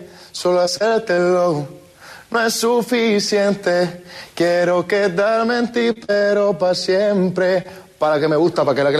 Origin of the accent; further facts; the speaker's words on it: Montería, Córdoba, Colombia; Mi tierra.